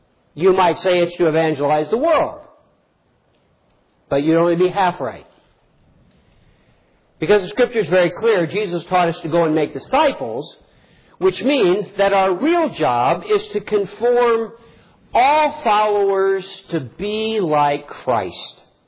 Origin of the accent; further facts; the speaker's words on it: United States; because I'm an American and have been trained all my life to think I'm right